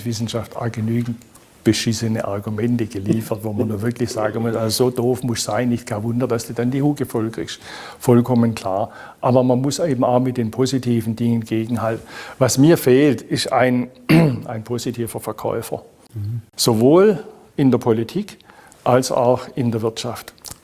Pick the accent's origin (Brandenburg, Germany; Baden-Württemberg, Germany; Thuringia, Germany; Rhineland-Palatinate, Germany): Baden-Württemberg, Germany; Es gibt nirgends so viele wie in meiner Heimatregion. Nirgends so viele wie in Baden-Württemberg.